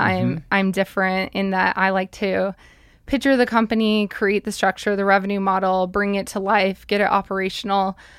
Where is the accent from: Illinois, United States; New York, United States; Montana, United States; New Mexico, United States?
Montana, United States; Billings; also born or lived in Salt Lake City, Utah; Well, I started my life in Salt Lake City, Utah. That's where my family's from. But in fifth grade, moved to Billings, Montana. Okay. So I mostly grew up in Billings, like Eastern Montana.